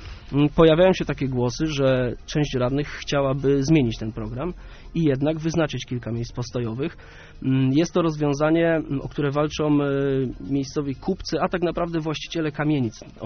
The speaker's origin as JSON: {"language": "Polish", "town": "Gostyń", "region": "Greater Poland Voivodeship", "country": "Poland", "tie": "born or raised there", "said": "Urodzony i wychowany w Gostyni."}